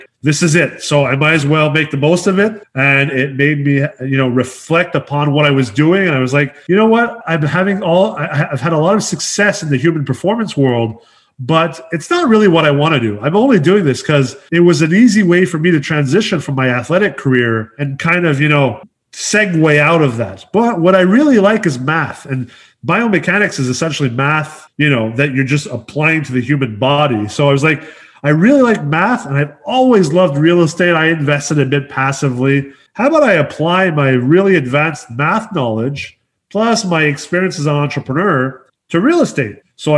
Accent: Los Angeles, California, United States; also born or lived in Quebec, Canada; So born in Quebec, and then right away, as soon as I was born, we moved to Los Angeles in California because my dad was a traveling blues musician and my mom was a theater actress. So essentially grew up in L.A. After the big 94 earthquake, we left L.A., came back to Canada

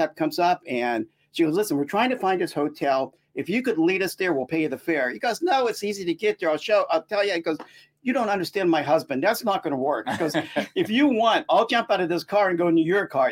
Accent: United States; So we go to this pub and they find out that I'm from the States and I'm running the marathon tomorrow, right?

